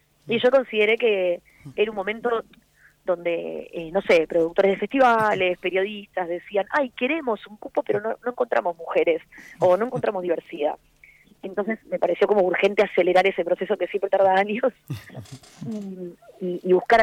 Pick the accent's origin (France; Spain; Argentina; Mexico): Argentina; soy argentina